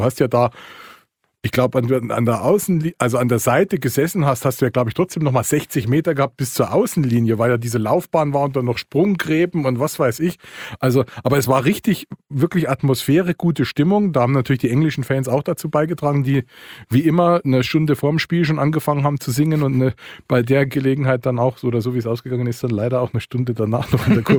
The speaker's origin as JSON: {"language": "German", "town": "Munich", "region": "Bavaria", "country": "Germany", "tie": "born there", "said": "Ich bin in München geboren"}